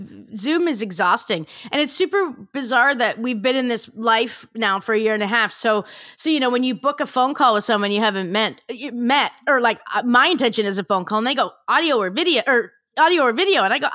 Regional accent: Lantz, Nova Scotia, Canada; So I say I grew up in Lance, which is out by the airport.

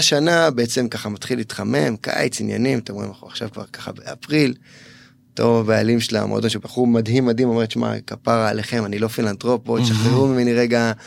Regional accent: Rishon LeZion, Central District, Israel; הייתי ככה ילד ים, הייתי הרבה בים, גדלתי במקור מראשון, משפחה מהממת.

